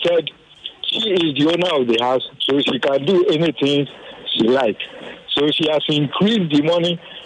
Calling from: Ababa, Nigeria; I'm calling from Ababa.

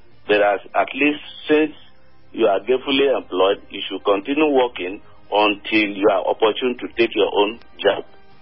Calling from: Kuje, Federal Capital Territory, Nigeria; Calling from Kuje.

